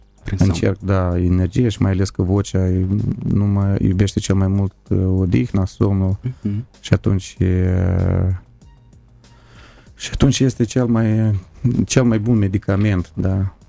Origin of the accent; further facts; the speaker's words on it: Moldova; eu sunt moldovean, eu nu sunt de la oraș, eu sunt de la țară, ecologic curat.